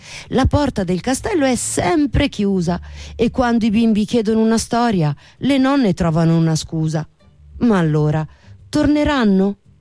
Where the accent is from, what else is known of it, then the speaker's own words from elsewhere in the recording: Bologna, Emilia-Romagna, Italy; born there; Io alle elementari sono nata a Bologna.